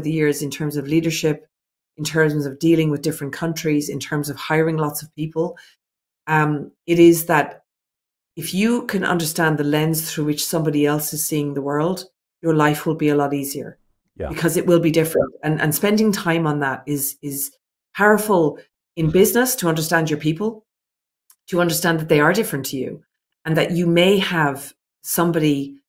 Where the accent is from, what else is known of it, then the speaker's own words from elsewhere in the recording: Ireland; I was brought up in Ireland, a small country where there was only 4 million people. And my cousins and my family all lived within 10 minutes of me